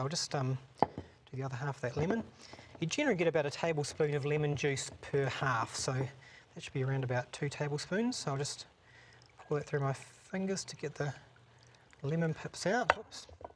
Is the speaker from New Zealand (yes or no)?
yes; New Zealand; now in United States; Now I come from New Zealand where the carrots are massive.